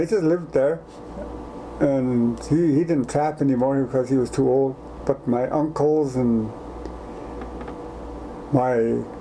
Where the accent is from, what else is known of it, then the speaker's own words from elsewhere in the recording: Schumann House, Alaska, United States; also born or lived in Fort Yukon, Alaska; No. I was born there, and then we went back to Schumann House, where I was raised. So pretty much all at Schumann House after I was born.